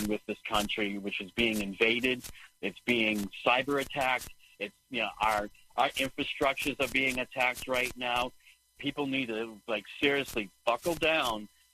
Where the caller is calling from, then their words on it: New Hampshire, United States; from New Hampshire.